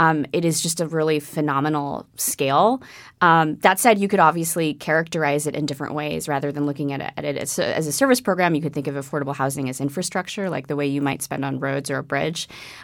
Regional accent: California, United States; Yeah, I grew up in the South Bay.

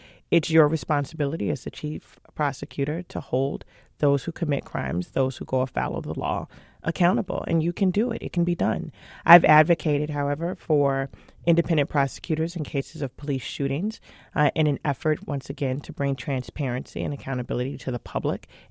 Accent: Chicago, Illinois, United States; You know, I grew up here. I grew up in the Cabrini-Green housing projects back in the 70s and 80s when it was one of the most notorious housing projects in the country.

